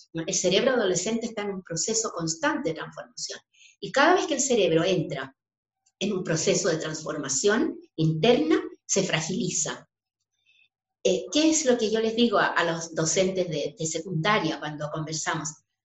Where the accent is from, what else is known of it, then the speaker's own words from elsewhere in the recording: Chile; al menos en mi país, y sé que en otros ha ocurrido igual, ha sido creer que lo cognitivo acá y lo emocional acá. En Chile incluso hubo épocas en que la emocionalidad no se permitía